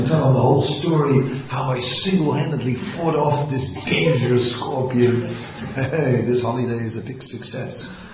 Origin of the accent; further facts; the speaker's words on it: Netherlands; I said, I'm from Holland, I can swim, no problem.